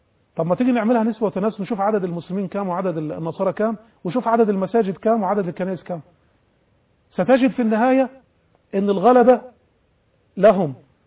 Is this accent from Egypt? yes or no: yes; Egypt; نحن كلنا مصريين وعايشين في بلد واحد